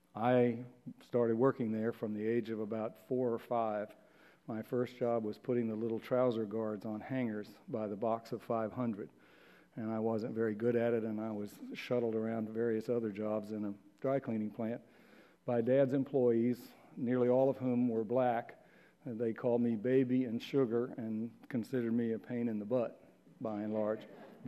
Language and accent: English; Atlanta, Georgia, United States; born there; I was born in Atlanta in Dr. King's city, but never even laid eyes on him during his lifetime.